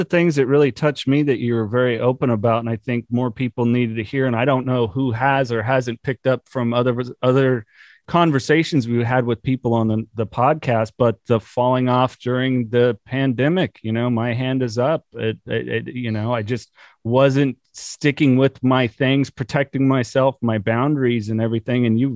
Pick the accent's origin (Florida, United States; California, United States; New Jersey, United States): New Jersey, United States; Growing up in Jersey, so I love it out there.